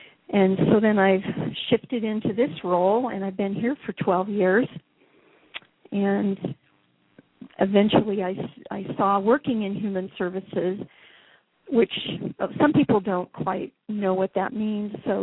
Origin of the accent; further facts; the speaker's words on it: Washington, United States; And I grew up in the Kitsap County area, which is across the pond from Seattle.